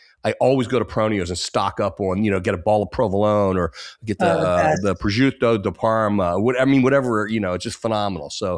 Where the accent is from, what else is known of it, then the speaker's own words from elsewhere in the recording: Hershey, Pennsylvania, United States; I grew up in Hershey, and it's a big Italian area. In fact, they have an area called Little Italy in Hershey.